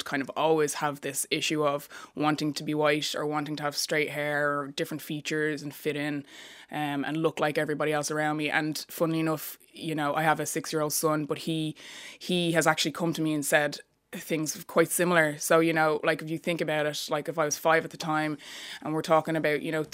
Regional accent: Ireland; I am brown, you know. None of us chose the colour of our skin. You know, at the end of the day, like, I was born and raised here in Ireland the same as you were.

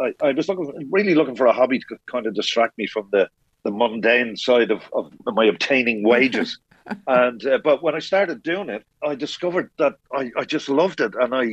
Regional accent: Dublin, Leinster, Ireland; I grew up in the North Wall. My mum was from Sheriff Street. My dad lived just over the hill in just off Abercorn Road.

